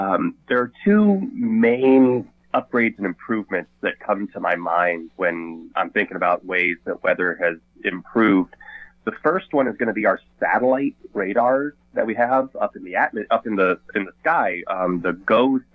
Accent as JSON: {"language": "English", "town": "Houston", "region": "Texas", "country": "United States", "tie": "born or raised there", "said": "So growing up in the Houston area just really sparked my interest to learn as much as I could about how the weather patterns work"}